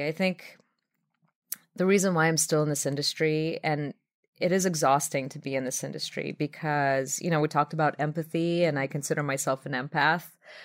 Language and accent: English; New York, United States; I'm a New Yorker too.